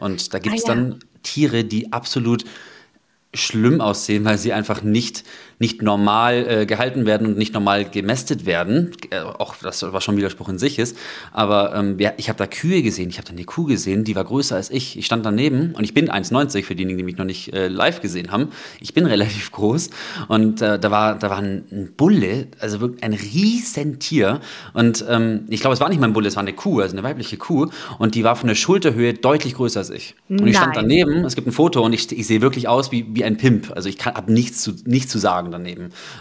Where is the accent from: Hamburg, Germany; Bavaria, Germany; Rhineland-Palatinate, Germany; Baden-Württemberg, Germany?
Bavaria, Germany; Kempten; auf dem Land sein zu können, wo ich ursprünglich herkomme, eben aus Kempten